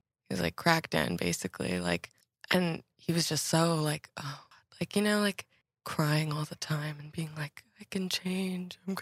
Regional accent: Massachusetts, United States; I grew up north of Boston. So there's like a little triangle of towns.

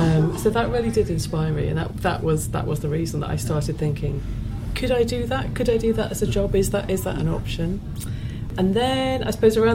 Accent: East Midlands, United Kingdom; now in Norfolk, United Kingdom; where I grew up there in Lincolnshire is probably only about an hour and a half from where we actually live now in Norfolk, the North Norfolk coast.

